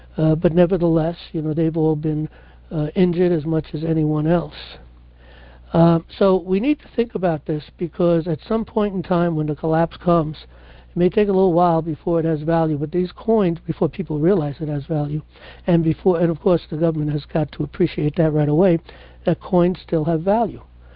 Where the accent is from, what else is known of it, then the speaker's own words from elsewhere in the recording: New York, United States; if you go to the Bronx, I was born and raised in the Bronx